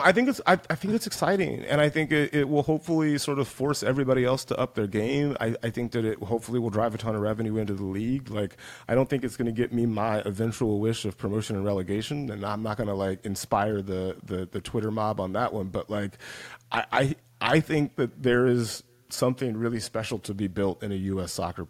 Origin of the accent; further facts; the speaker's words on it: Georgia, United States; You know, I grew up in West Central Georgia, so a lot of my friends live in Atlanta now